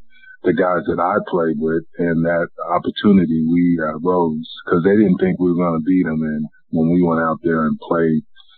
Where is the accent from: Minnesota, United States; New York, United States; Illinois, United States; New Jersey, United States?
New Jersey, United States; they were the closest team to where I grew up at in Central Jersey.